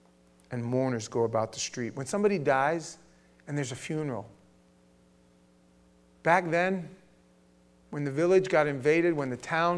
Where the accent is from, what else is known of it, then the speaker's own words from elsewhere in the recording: Queens, New York, United States; I grew up in New York, guys. If it was raining in Brooklyn, it was raining in Queens. We had plenty of family, and I was from Queens, and I had family in Brooklyn and Staten Island and Manhattan.